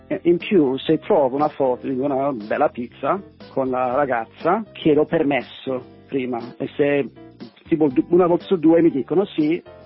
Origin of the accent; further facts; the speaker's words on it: Vancouver, British Columbia, Canada; now in Milan, Italy; io sono canadese, sono nato a Vancouver, mi sono trasferito a Milano circa 10 anni fa